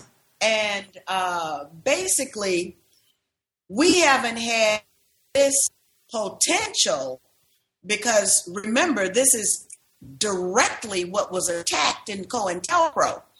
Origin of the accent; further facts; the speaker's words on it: the South, United States; because I'm from the South and I've seen it happen in the South